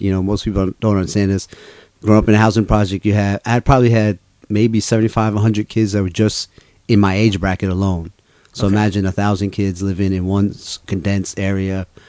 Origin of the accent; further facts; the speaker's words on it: New York City, New York, United States; I grew up in New York City.